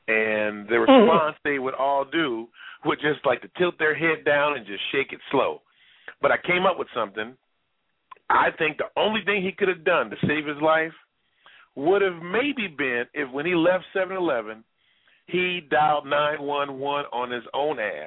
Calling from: Seattle, Washington, United States; I'm calling from Seattle, Washington, where the weed is legal and the marriage is equal.

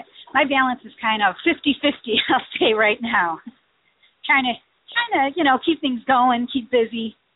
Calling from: Chicago, Illinois, United States; I'm calling from Chicago.

